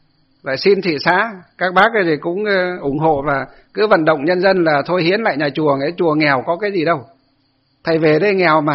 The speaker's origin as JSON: {"language": "Vietnamese", "town": "Ba Hàng Đồi", "region": "Hòa Bình", "country": "Vietnam", "tie": "born or raised there", "said": "dọc từ trên sân Tây xuống dưới quê tôi Ba Hàng Đồi"}